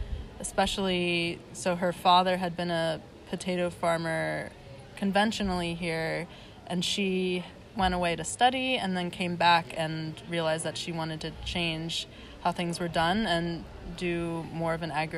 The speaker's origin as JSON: {"language": "English", "town": "Lancaster", "region": "Pennsylvania", "country": "United States", "also_born_or_lived": "Chicago", "moved": "as an adult", "lives_now": "Berlin, Delaware, United States", "said": "I am from Lancaster, Pennsylvania. I studied geography in Chicago at DePaul University."}